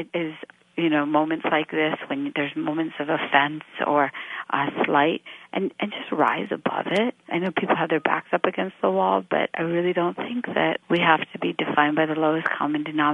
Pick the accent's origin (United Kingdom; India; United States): India; born there; I was born in India into a conservative Muslim family, became a journalist in my 20s